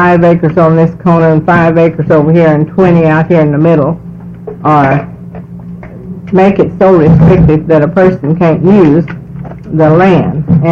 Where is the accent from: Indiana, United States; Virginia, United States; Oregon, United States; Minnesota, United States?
Oregon, United States; Albany; from Albany, Oregon.